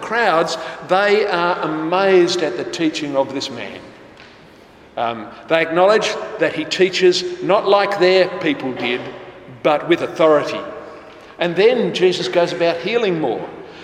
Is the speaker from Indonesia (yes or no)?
no; Vanuatu; born there; I was born in Vanuatu in the Pacific on the 8th of December 1956.